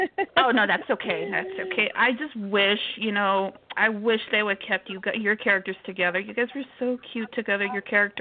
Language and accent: English; Houston, Texas, United States; I'm from Houston, Texas.